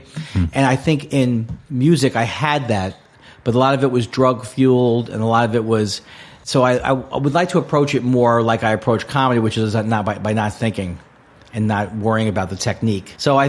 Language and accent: English; New York, United States; But I grew up in New York, but then I started comedy in L.A.